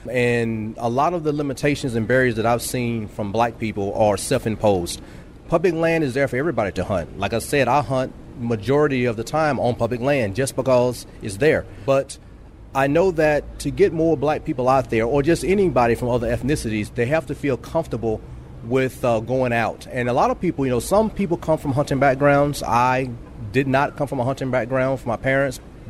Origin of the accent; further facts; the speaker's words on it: Alabama, United States; I'm from Alabama, so I'm a country boy, southern boy.